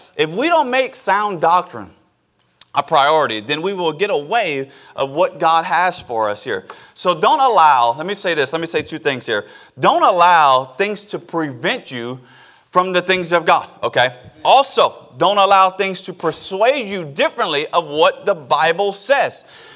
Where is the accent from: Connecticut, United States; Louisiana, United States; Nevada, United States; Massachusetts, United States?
Louisiana, United States; now in Oklahoma, United States; But I'm born and raised. I'm a Cajun man there.